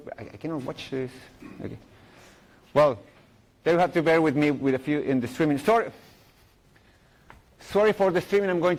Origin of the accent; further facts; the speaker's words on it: Chile; now in Belgium; I'm originally from Chile, living in Belgium since the beginning of the century.